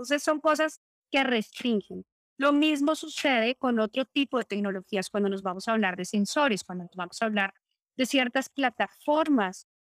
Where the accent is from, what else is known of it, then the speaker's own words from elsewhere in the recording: Colombia; ya que siendo colombiana puedo hablar más de mi país que de otro.